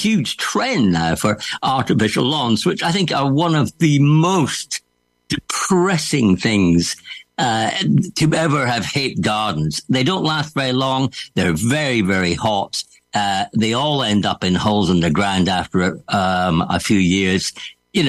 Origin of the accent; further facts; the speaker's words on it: Scotland, United Kingdom; And when I was growing up in Scotland, which is not renowned for being a terribly hot place